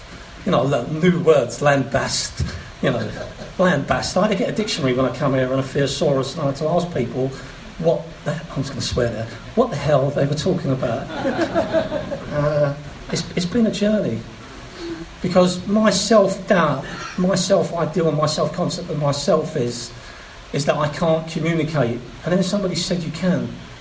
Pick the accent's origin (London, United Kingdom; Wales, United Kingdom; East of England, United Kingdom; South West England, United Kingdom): London, United Kingdom; My dad's from the Caribbean, from Barbados. My grandparents are from Venezuela. And I was born in Hammersmith and dragged up in South London